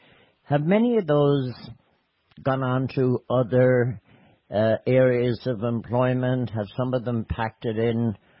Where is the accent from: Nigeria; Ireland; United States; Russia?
Ireland; And that's, again, is something that I think as Irish people we're better at.